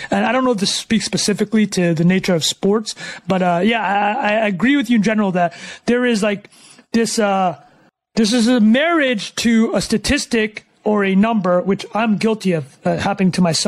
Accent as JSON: {"language": "English", "town": "Calgary", "region": "Alberta", "country": "Canada", "tie": "born there", "said": "So I'm Canadian, Vietnamese Canadian. I was born in Calgary. My parents are both Vietnamese refugees."}